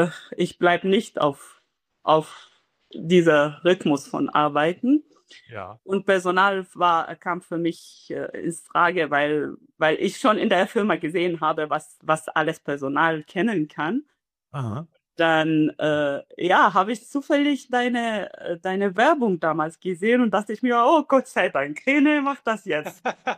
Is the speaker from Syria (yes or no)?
yes; Syria; German is a second language; moved away as an adult; now in Germany; Also ich bin hier in Deutschland seit 10 Jahren, habe ein Studium in meiner Heimat in Syrien absolviert, und dann bin ich hier gelandet.